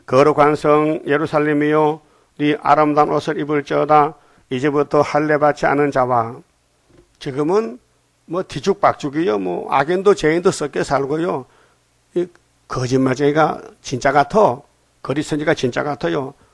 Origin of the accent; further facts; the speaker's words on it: Uiseong, North Gyeongsang, South Korea; 우리 고향 사람이요. 의성 사람이요.